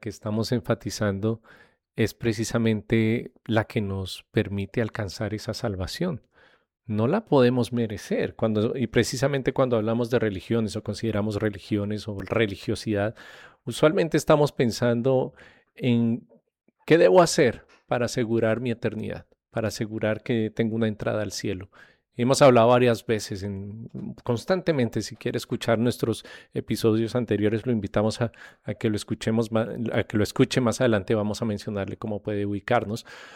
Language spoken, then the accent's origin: Spanish; Colombia; Soy de Colombia y conozco las noticias